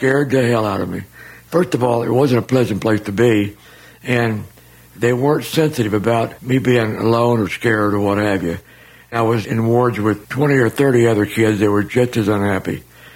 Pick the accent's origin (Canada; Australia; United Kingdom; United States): United States; Muskogee, Oklahoma; born there; I was born in Muskogee, Oklahoma.